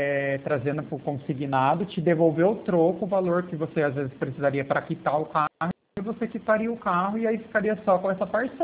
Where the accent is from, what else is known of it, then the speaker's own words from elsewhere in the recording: Pirassununga, São Paulo, Brazil; Eu sou de Pirassununga, é isso.